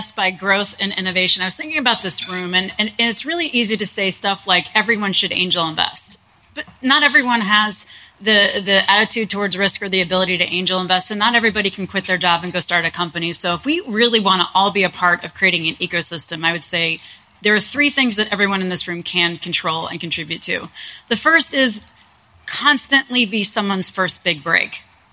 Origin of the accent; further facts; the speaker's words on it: the South, United States; now in Chicago, United States; I'm from the South, so I'm a transplant here, met and married a Chicago guy, I'm never getting out.